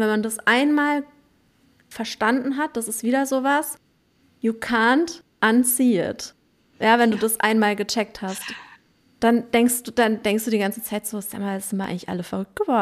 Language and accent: German; Baden-Württemberg, Germany; ich komme ja aus dem Weinanbaugebiet, aus der Ortenau. Ja, aus der Ortenau.